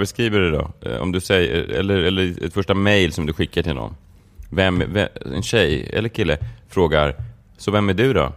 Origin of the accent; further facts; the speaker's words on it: Stockholm, Stockholm County, Sweden; Så typiskt, så som jag som stockholmare tänker på småstan.